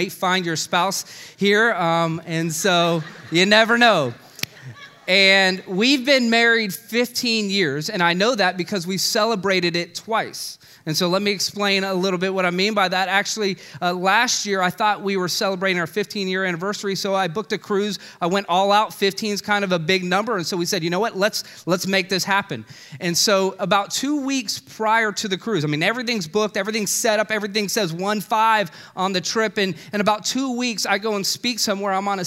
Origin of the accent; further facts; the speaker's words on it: Orlando, Florida, United States; because I am from Orlando, I remember being in eighth grade, and we had the big field trip coming up where we go to Epcot.